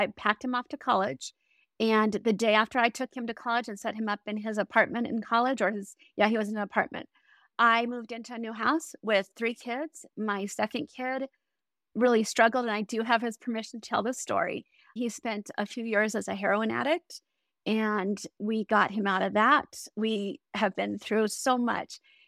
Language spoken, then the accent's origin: English; Colorado Springs, Colorado, United States; I grew up in Colorado Springs, where the best shopping place for men existed back in the 70s.